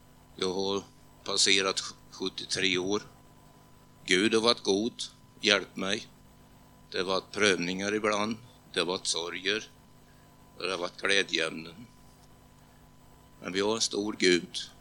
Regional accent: Tranås, Jönköping County, Sweden; born there; Skärtorsdagen 1949 föddes jag i Tranås. Mor och far hade tjänst i Sommen.

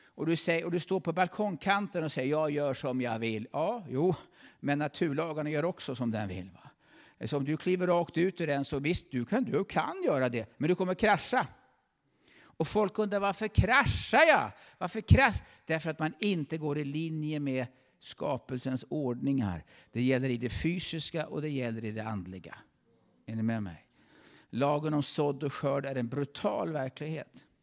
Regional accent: Sigtuna, Stockholm County, Sweden; Jag kommer från Sigtuna. Där har vi varmt.

